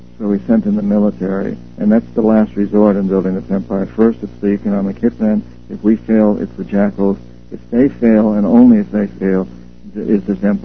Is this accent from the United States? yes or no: yes; United States; I'm ashamed to admit, as an American, that is our stance.